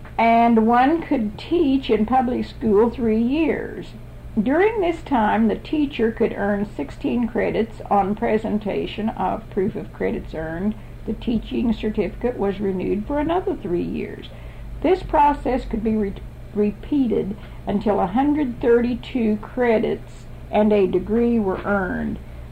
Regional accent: South Portsmouth, Kentucky, United States; also born or lived in Greenup; to city school, which was Greenup or South Portsmouth, depending on which dam Daddy was working at. I was graduated from South Portsmouth High School on May the 19th, 1932.

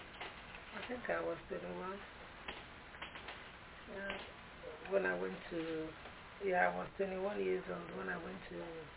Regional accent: Enugu, Enugu State, Nigeria; English is a second language; moved away; I was born in Akano, Ohio. Then I moved to Enugu. That's where I grew up. I went to school there. I was living with my sister, my senior sister.

